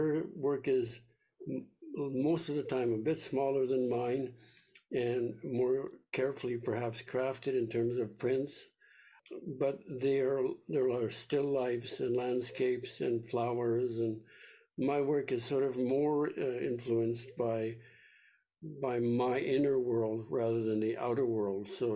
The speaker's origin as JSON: {"language": "English", "town": "Saint Boniface", "region": "Manitoba", "country": "Canada", "tie": "born or raised there", "said": "I grew up in St. Boniface, Manitoba, with the Roman Catholic costumes and the vibrant colors the priests wore."}